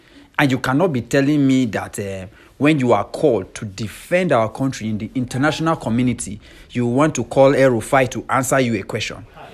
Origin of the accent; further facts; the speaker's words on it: Nigeria; I'm a Nigerian who is interested in change, who is interested in a way out.